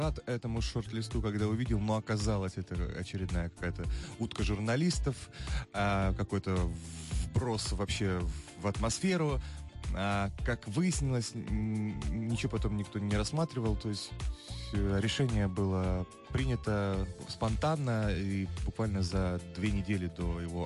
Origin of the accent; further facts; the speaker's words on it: Ukraine; несмотря на то, что я там, выходец из Украины